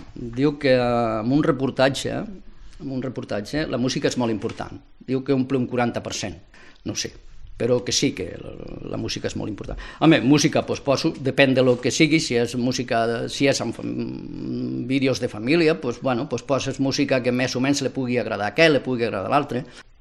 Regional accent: L'Espluga de Francolí, Catalonia, Spain; Per això dic que l'Espluga és el meu poble, perquè m'he criat aquí.

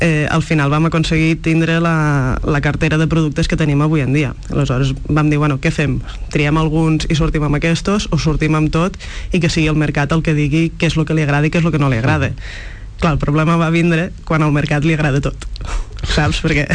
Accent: Vimbodí, Catalonia, Spain; pues vam decidir anar a Vimbodí, perquè bueno, som de Vimbodí

